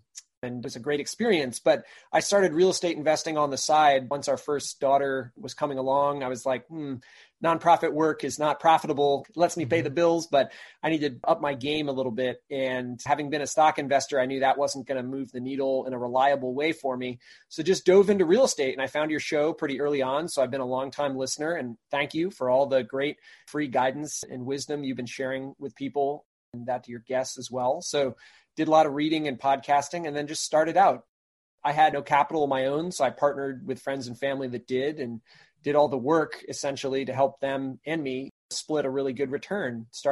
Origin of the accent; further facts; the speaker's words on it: Maine, United States; So I grew up in Maine.